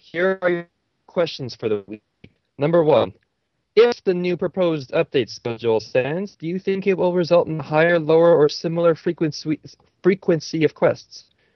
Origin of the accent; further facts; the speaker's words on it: Canada; I'm Canadian.